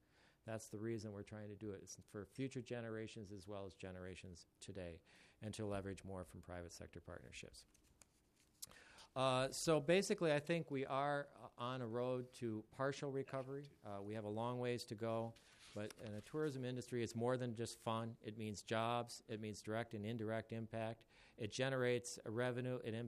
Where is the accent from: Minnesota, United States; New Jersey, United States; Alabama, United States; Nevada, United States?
Minnesota, United States; But I'm a Minnesotan, and I think we have such an incredible state here